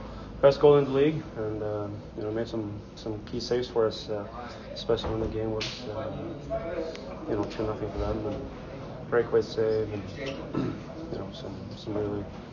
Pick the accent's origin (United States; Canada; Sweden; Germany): Sweden; I'm from Sweden